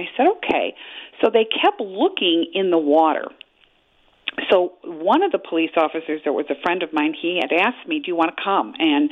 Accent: Chicago, Illinois, United States; You know, it started in Chicago because I was raised in Chicago my whole life, but now it's all over the world that I work with.

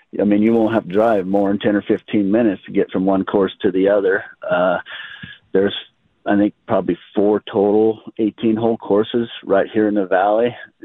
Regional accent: Oak Ridge, Oregon, United States; Yeah, well, I'm an Oregonian. I grew up in Oak Ridge, Oregon, just outside of Eugene there.

